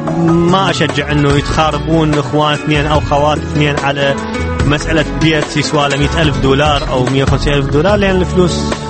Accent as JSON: {"language": "Arabic", "country": "Iraq", "said": "أقولك العراق كبرني وتعب علي"}